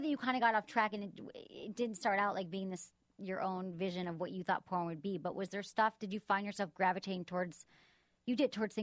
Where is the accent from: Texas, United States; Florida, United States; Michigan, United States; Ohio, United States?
Michigan, United States; No, in Michigan.